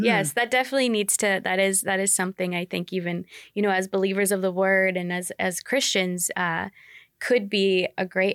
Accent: Canada; as a Canadian student

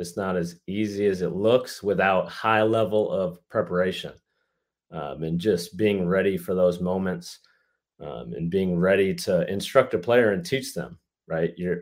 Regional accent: Michigan, United States; You know, I'm from Michigan. I moved around my whole life. My dad was in the military, so I've been to a lot of places. But you know, I went to high school in Michigan, went to college in Michigan

